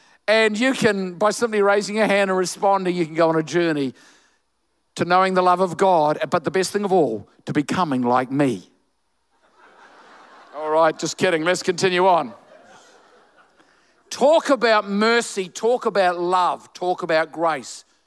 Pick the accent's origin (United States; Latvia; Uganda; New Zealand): New Zealand; I'm a New Zealander, you see, so I can tell this joke.